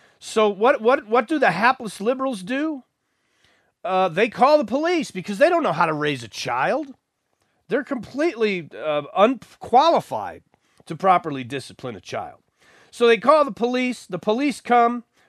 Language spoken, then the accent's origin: English; United States; so many things I wish I could unsee from my time in government school and growing up in America.